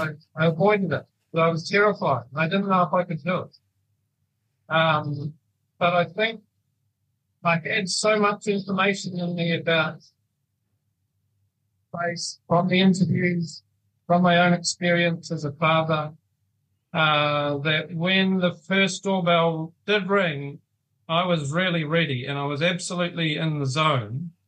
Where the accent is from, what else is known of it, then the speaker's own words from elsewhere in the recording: Dunedin, Otago, New Zealand; my own experience of growing up in Dunedin in the 1980s.